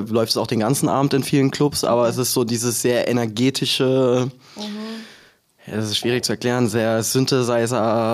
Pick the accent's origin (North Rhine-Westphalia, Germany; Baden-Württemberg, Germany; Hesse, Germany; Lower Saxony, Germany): Baden-Württemberg, Germany; Also ich bin ja eigentlich aus Süddeutschland, aus Mannheim-Heidelberger Ecke.